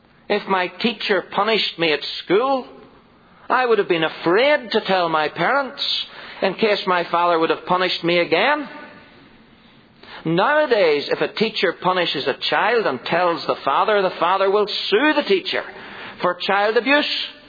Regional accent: Ireland; when I was growing up in Ireland as a boy

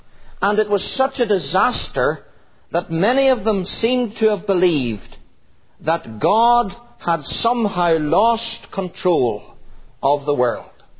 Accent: Ireland; Now, perhaps as an Irishman, I put it rather bluntly

